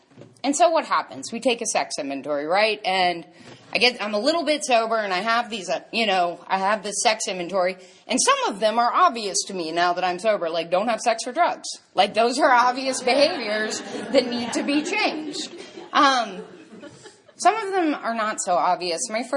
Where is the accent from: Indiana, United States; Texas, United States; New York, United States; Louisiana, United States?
Louisiana, United States; New Orleans; I'm from New Orleans, Louisiana. My home group is the DAA group of New Orleans.